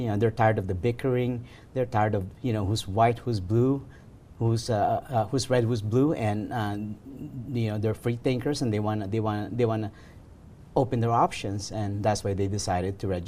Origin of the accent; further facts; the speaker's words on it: Los Angeles, California, United States; also born or lived in Arizona / Nevada; I grew up in Los Angeles, educated in Arizona, and I had an opportunity to move to Nevada.